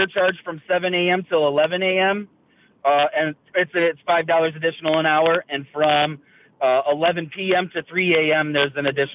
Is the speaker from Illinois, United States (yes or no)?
no; Toledo, Ohio, United States; I actually have a wedding this weekend in Columbus, and I'm from Toledo, so it's about 2 hours and a half away.